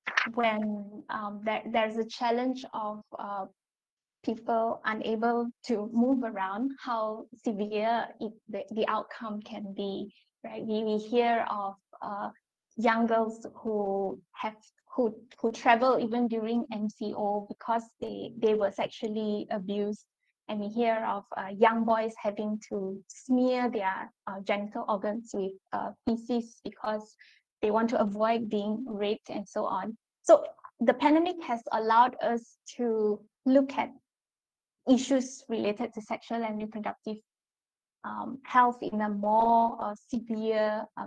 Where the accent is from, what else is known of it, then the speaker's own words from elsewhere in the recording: Malaysia; because Malaysia is a very multicultural nation and we have very rich experiences as Malaysian, right? Living a multicultural life as a Malaysian